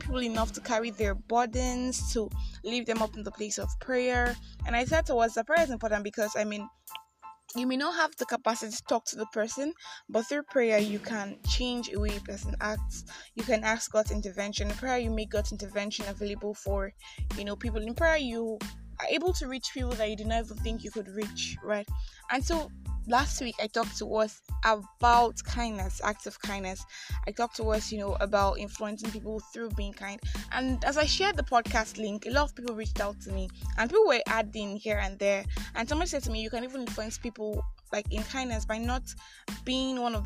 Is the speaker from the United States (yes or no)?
no; Nigeria; I am that Nigerian Christian alcoholic, because I mean, I'd say to people that I am Nigerian by birth.